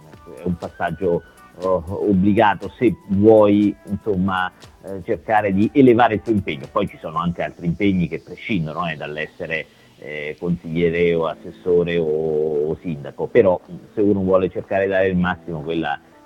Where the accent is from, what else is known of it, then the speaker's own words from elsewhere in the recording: Fermo, Marche, Italy; io sono nato e vissuto sempre a Fermo, salva la mia parentesi da studente all'Università di Bologna, e però insomma sono proprio un fermano verace.